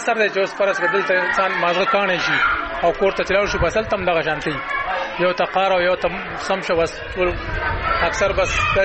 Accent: Maidan Wardak, Afghanistan; زه د وردګ یم

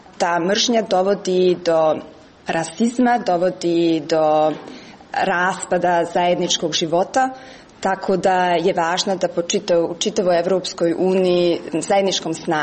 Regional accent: Tuzla, Federation of Bosnia and Herzegovina, Bosnia & Herzegovina; now in Austria; Ja idem možda jedan put godišnje se vraćam u Bosnu, zato što u Tuzli, u mom rodnom gradu, još uvijek su mi tetke, tetci i rodbina

